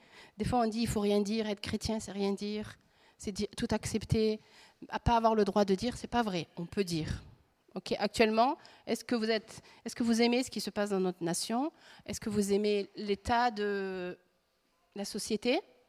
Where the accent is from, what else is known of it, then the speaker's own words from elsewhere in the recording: France; Souvent, en tant que Français, on a appris à dire, mais non, arrête.